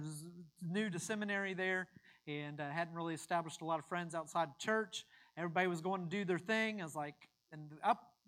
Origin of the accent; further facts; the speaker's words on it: North Carolina, United States; I'm from North Carolina.